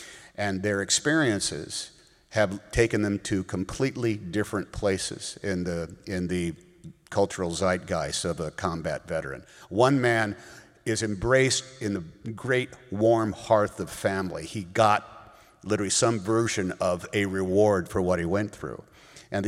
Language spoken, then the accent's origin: English; Oakland, California, United States; I grew up in Oakland, California, which I didn't realize at the time, but might have been officially the most integrated city in America, you know.